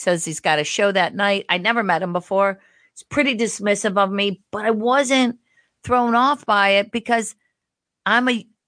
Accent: Cleveland, Ohio, United States; So if I was staying, I'm from Cleveland.

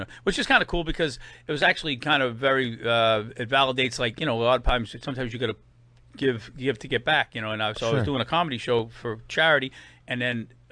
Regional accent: Arlington, Massachusetts, United States; from where I grew up in Arlington, Massachusetts.

